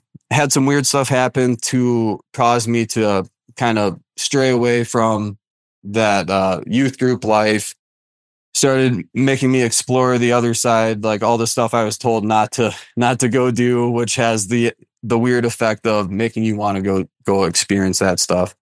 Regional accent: Wisconsin, United States; So I grew up in Wisconsin, which was about half an hour south of Green Bay.

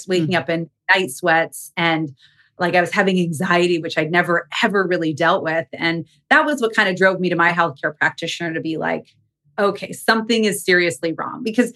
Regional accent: Canada; now in United States; I'm originally Canadian. I live in Arizona right now.

